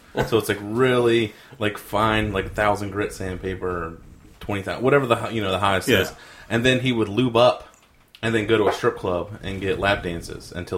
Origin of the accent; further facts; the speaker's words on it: Virginia Beach, Virginia, United States; He's from my hometown. He's from Virginia Beach.